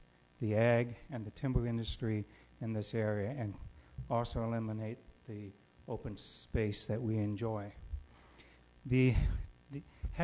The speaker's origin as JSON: {"language": "English", "region": "California", "country": "United States", "tie": "born or raised there", "also_born_or_lived": "Oregon", "said": "I grew up in California. I lived in Oregon and worked for the Washington County there for quite a few years, and now I'm up here"}